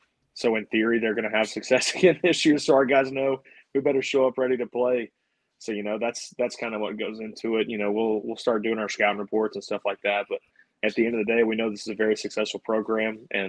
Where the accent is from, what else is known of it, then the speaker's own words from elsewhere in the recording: Birmingham, Alabama, United States; Birmingham's that crazy area for baseball.